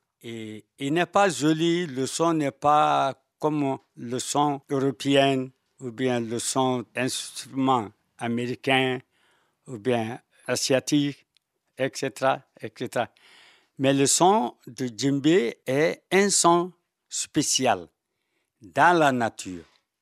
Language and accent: French; Samarala, Guinea; tu viens à Samarala, mon village natal en Guinée